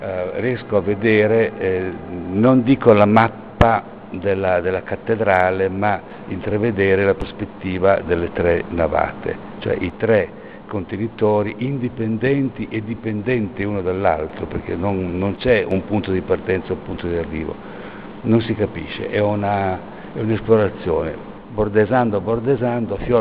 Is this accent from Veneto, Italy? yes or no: no; Piedmont, Italy; rimboccando le maniche da buon piemontese